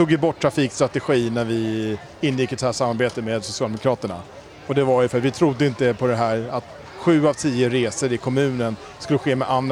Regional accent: Tyresö, Stockholm County, Sweden; jag är ju född och uppvuxen i Tyresö. Jag har bott här nästan hela mitt vuxna liv. Mm. Jag har inga planer på att flytta.

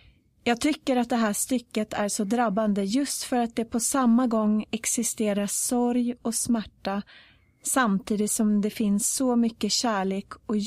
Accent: Tyresö, Stockholm County, Sweden; och är född och uppvuxen här i Tyresö.

